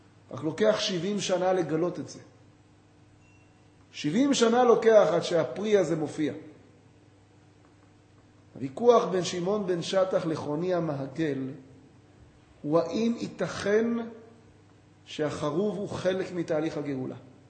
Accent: Bat Yam, Tel Aviv District, Israel; אני גדלתי בבת ים ליד רחוב כזה.

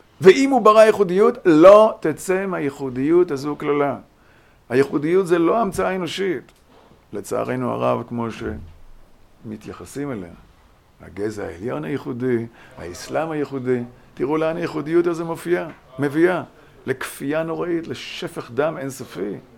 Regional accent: Kinneret, Northern District, Israel; also born or lived in Tiberias; אני גדלתי בקבוצת כנרת, שם נולדתי. נולדתי בית החולים הסקוטי בטבריה, כן? הביאו אותי לקיבוץ בגיל אפס, גדלתי שם, עד גיל 25 הייתי שם.

